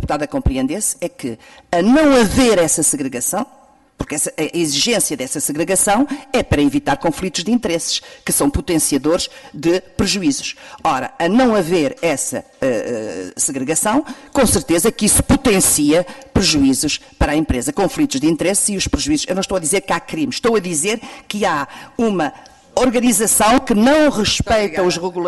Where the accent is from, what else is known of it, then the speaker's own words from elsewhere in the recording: Portugal; moved away; realmente saí de Portugal em 72